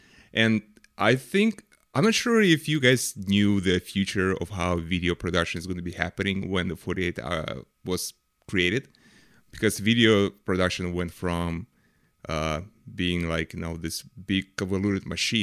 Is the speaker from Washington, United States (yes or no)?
yes; Seattle, Washington, United States; I am from Seattle, Washington.